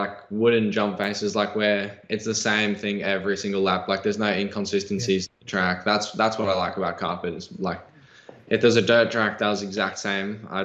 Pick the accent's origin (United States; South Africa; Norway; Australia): Australia; Sydney, New South Wales; I'm from Sydney, Australia.